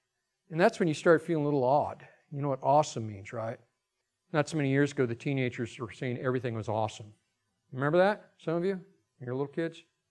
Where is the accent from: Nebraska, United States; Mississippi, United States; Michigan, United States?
Nebraska, United States; I grew up in Nebraska. I like wide open spaces, but oceans make me very nervous